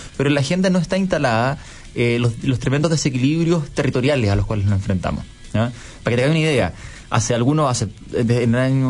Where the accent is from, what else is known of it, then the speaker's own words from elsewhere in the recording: Antofagasta, Chile; Además, yo soy antofagastino, sí.